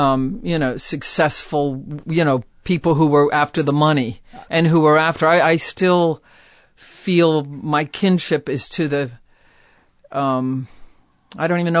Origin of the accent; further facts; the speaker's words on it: Akron, Ohio, United States; born or raised there